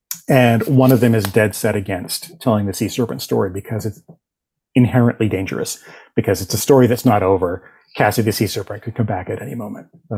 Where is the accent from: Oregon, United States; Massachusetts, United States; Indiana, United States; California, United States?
Massachusetts, United States; Boston; accent: Boston; I grew up in the Boston area, still live in the Boston area, and I spent so much of my youth like getting rid of my Boston accent